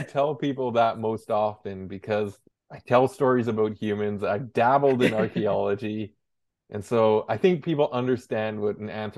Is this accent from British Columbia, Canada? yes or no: yes; Burns Lake, British Columbia, Canada; I go back to being growing up in Burns Lake and being a school teacher in Burns Lake.